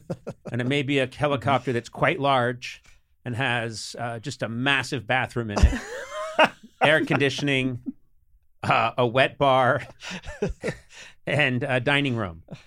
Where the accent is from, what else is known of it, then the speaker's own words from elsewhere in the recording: Alabama, United States; born there; I was born in Alabama, and we call it Pokemon.